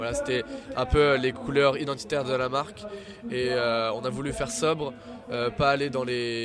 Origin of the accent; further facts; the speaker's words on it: Les Sables-d'Olonne, Pays de la Loire, France; J'ai 17 ans. J'étudie à La Roche-sur-Yon et je suis d'origine des Sables d'Olonne.